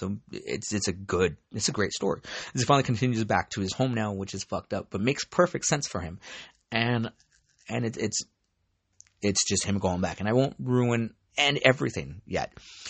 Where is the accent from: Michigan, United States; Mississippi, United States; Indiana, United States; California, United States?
California, United States; I'm from Orange County, so feel free to hit me up, shoot the shit